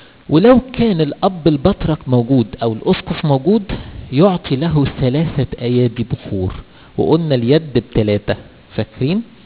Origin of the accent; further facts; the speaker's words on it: Egypt; الحقيقه احنا عندنا في مصر مش عارف اقول تعبير ايه، ما بنعملهاش يعني